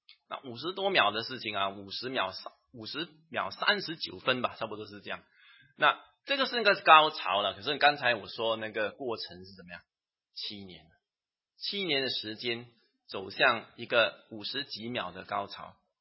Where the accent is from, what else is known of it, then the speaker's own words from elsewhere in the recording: Singapore; 因为你知道新加坡跟中国的那个国情有点不一样了，我们新加坡人可能对这个体育这方面呢，这个还需要多看重一些。